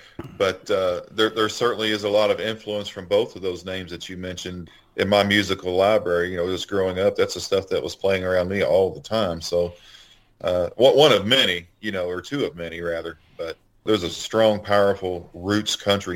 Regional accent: Estill County, Kentucky, United States; Ravenna is a little town just over the mountain from where I grew up in Estill County, Kentucky.

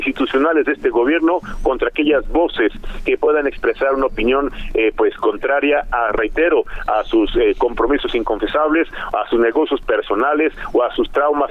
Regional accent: Mexico; como mexicano, como ciudadano, como litigante

